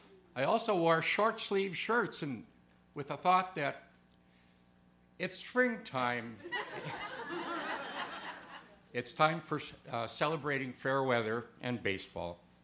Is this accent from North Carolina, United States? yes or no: no; Wisconsin, United States; I grew up outside Milwaukee. I was an impressionable 11-year-old when the Milwaukee Braves won the World Series in 1957